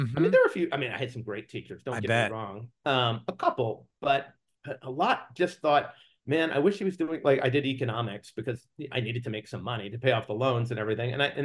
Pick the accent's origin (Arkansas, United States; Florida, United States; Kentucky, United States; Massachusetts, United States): Massachusetts, United States; Boston; I grew up in Boston and Harvard was in the air.